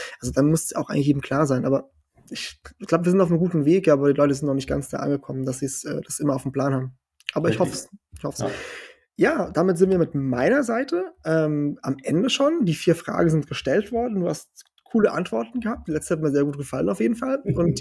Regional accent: Portugal; moved away as an adult; now in Germany; ich bin in Portugal aufgewachsen. Also ich im 6. Lebensjahr sind meine Eltern ausgewandert nach Portugal und ich war bis zu meinem 21. Lebensjahr dort.

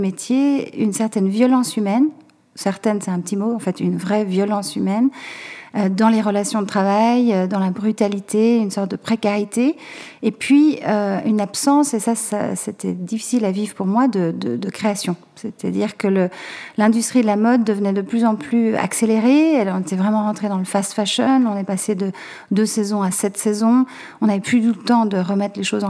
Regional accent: Geneva, Switzerland; moved away as an adult; now in France; je suis partie de Genève pour m'installer d'abord à Paris pour faire les arts appliqués du Perret en textile. C'était difficile à l'époque de trouver du travail en tant que Suisse à Paris

